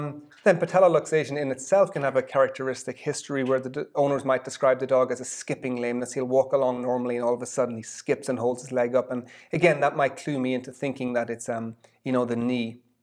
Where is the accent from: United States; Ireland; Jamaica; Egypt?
Ireland; Leinster; Well, I'm from Ireland, so I grew up in a small town in rural Ireland outside of Dublin